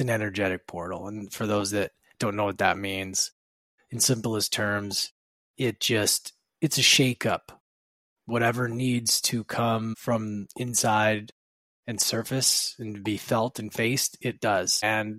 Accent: Edmonton, Alberta, Canada; As you guys know, I'm a hockey player and I grew up in Edmonton, so it's a no-brainer probably, right?

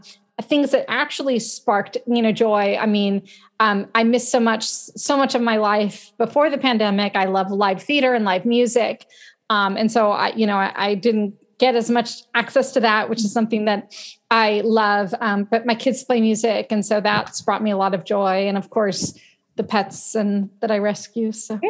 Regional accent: California, United States; I'm from Northern California. So I'm not a native San Diegan.

